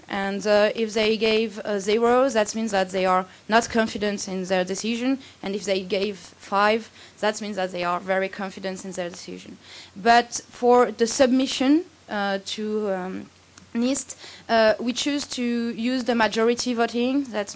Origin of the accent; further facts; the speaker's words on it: France; So this work is done with Nicolas Sodiber, Solange Rossato, and Jean-François Bonast, and we come from France.